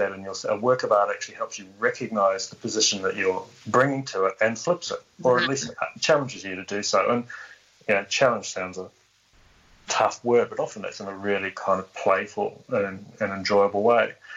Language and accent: English; New Zealand; also born or lived in Cook Islands; now in Sydney, Australia; I hail from New Zealand. I was actually born in the Cook Islands, but raised in New Zealand. My family are from New Zealand, going back many generations. But I've been over here in Sydney for 25 years, actually.